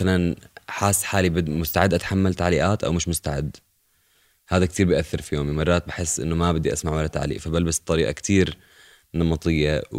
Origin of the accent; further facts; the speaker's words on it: Irbid, Irbid Governorate, Jordan; also born or lived in Zarqa / Amman; ربيت بالأردن بإربد وبالزرقة وبعمان